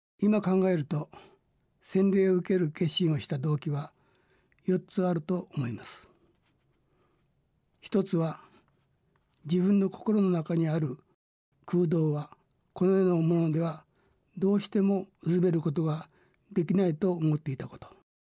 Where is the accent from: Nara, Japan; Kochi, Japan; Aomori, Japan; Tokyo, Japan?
Kochi, Japan; also born or lived in Manchuria; 私は1943年満州で生まれましたが、2歳半で敗戦により日本に引き上げてきました。